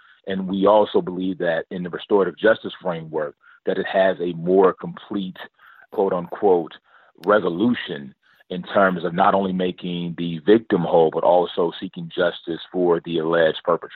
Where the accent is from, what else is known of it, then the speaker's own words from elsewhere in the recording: California, United States; She knows that I'm from California